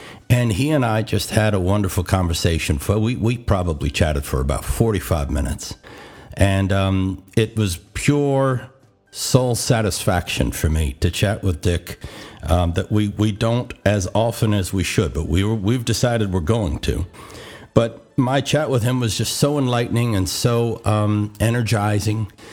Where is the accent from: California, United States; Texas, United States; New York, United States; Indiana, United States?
New York, United States; You know, I grew up in New York and in Long Island, and of course we celebrated July 4th